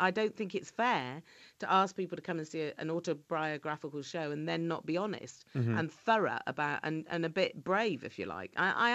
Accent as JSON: {"language": "English", "town": "Holyhead", "region": "Wales", "country": "United Kingdom", "tie": "born there", "also_born_or_lived": "Cornwall / Devon", "said": "all my family are from Cornwall and Devon, so really that's where I'm from. But I was born in Holyhead because my dad was stationed"}